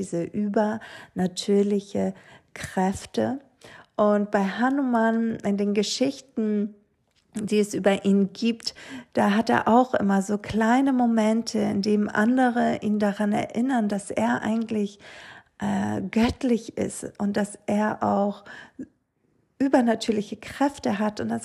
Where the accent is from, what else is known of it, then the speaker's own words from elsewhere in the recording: Greece; Ich bin ja in Griechenland aufgewachsen